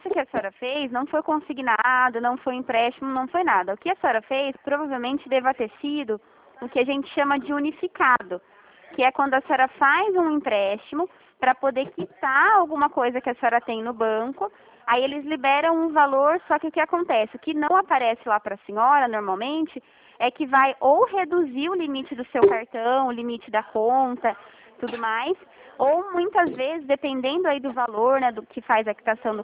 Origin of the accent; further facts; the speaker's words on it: São Paulo, Brazil; eu sou interior de São Paulo